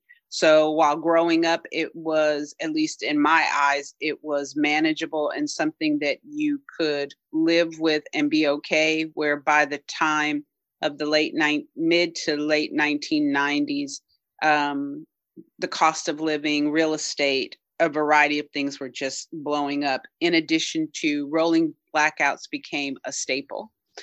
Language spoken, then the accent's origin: English; California, United States; Where I grew up, and I grew up in the Bay Area. So always had access to very liberal and non-assimilative environment and spaces.